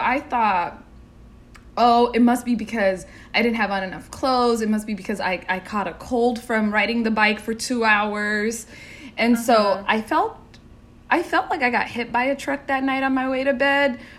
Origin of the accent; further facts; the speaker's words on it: Seattle, Washington, United States; now in New York City, United States; So I grew up by myself in Seattle, Washington.